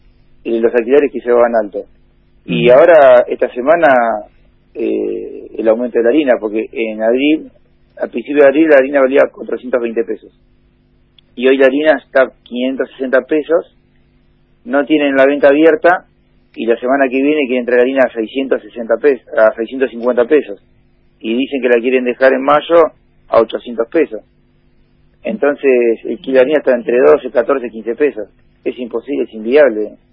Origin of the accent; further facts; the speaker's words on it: Argentina; Y yo sí tengo esperanza porque soy muy muy argentino, muy trabajador.